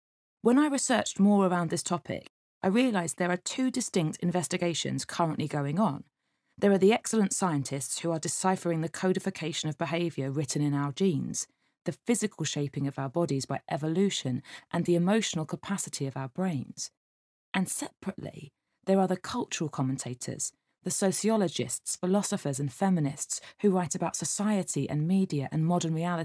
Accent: England, United Kingdom; And I'm 34. I'm English, Caucasian. I live in London in a flat that doesn't allow pets. I have no religion, but a lot of faith.

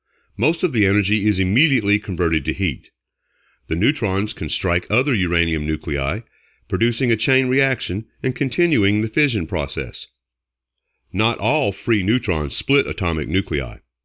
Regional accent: Pittsburgh, Pennsylvania, United States; near my hometown of Pittsburgh. That was always a source of pride to the state

